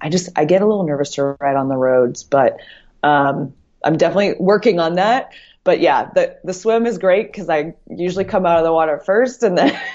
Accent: Erie, Pennsylvania, United States; I grew up in Erie, Pennsylvania.

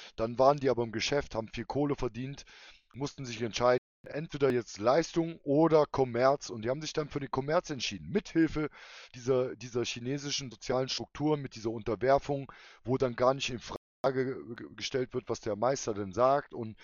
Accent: East Germany, Germany; ich bin in der DDR groß geworden, ich bin da aufgewachsen.

